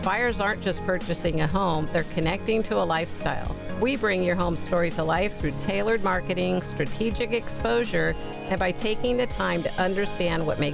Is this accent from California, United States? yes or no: yes; California, United States; But I grew up in Marin County, and I've dragged my kids along every year to the fair.